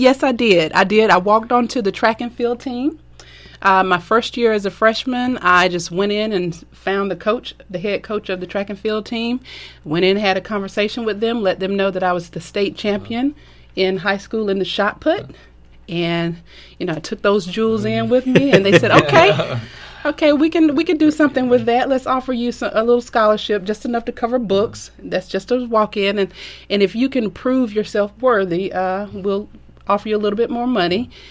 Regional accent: Macon, Georgia, United States; I grew up in Macon, Georgia, which is about 55 miles south of Griffin. And I was educated in the Bibb County school system.

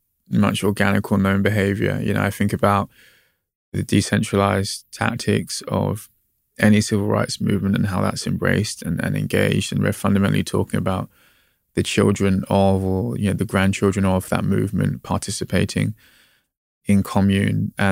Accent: Brixton, London, United Kingdom; born there; I was born in Brixton. You know, my parents were married on top of Brixton Market.

